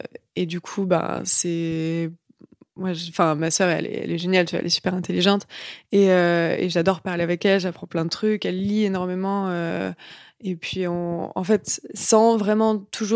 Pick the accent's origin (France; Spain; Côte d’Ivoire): France; now in Montreal, Canada; j'ai grandi en France Et j'ai grandi avec la culture française, j'ai appris le français, je suis même maintenant que je suis à Montréal, je suis quand même restée assez proche de la culture française.